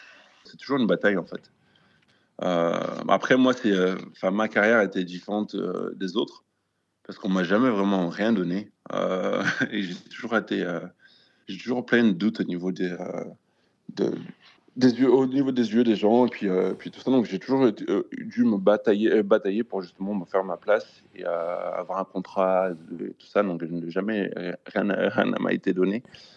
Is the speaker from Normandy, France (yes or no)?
no; Saint-Étienne, Auvergne-Rhône-Alpes, France; now in Washington, United States; Je fais partie d'une famille qu'on vient des Antilles et puis de Saint-Étienne. Donc voilà, c'était vraiment... je venais d'une petite ville.